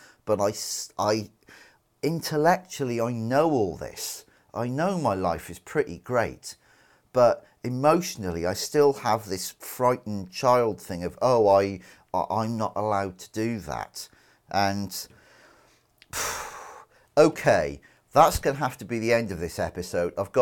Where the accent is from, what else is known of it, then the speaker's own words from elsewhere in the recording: United Kingdom; even though I am British.